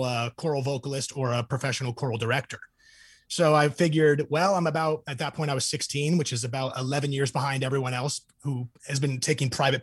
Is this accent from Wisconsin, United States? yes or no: no; San Luis Obispo, California, United States; also born or lived in San Diego; So I'm from San Diego originally, and I actually went to high school in San Luis Obispo, so the central coast of California, so kind of born and raise